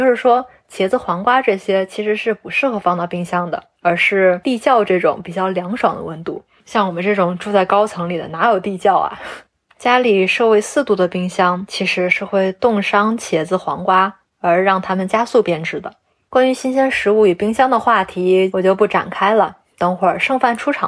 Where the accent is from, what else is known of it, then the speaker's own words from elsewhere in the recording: Northeast China, China; now in Germany; 特别是我上个月回国，我家是东北的，在阔别了三年之久被东北的菜量吓到了。